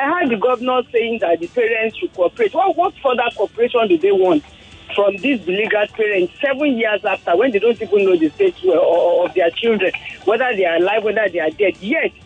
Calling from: Ikeja, Lagos, Nigeria; and I'm calling from Ikeja.

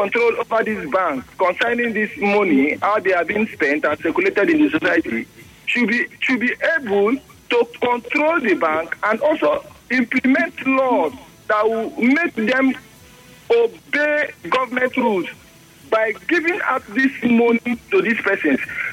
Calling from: Port Harcourt, Rivers, Nigeria; I'm calling from Port Harcourt, actually.

